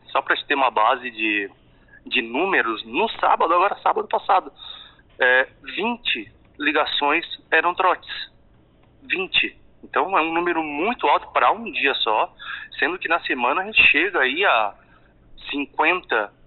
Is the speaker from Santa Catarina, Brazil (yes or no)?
yes; Urussanga, Santa Catarina, Brazil; da minha querida Uruçanga, minha terra natal.